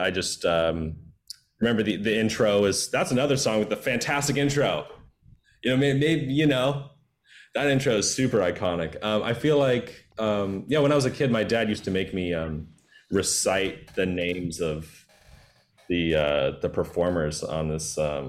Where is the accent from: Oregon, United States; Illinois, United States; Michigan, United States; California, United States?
California, United States; San Diego; Very fond memories of growing up in San Diego. It's a beach town. You can see the ocean from my parents' house.